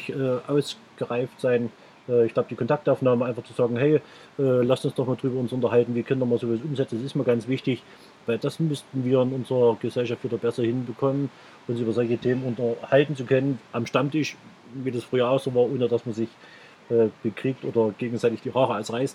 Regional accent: Saxony, Germany; ich komme eigentlich aus dem Erzgebirge, man hört es vielleicht noch ein bisschen von der Sprache

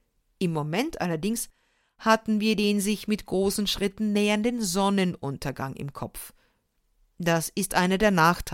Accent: Austria; bei uns in Österreich

